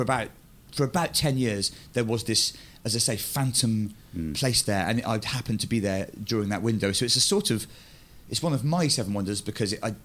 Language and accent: English; Bristol, South West England, United Kingdom; I grew up in Bristol, not far away